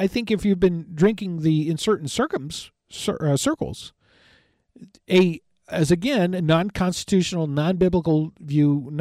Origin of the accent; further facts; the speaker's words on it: United States; born there; I was born in America, and I don't think that's that way.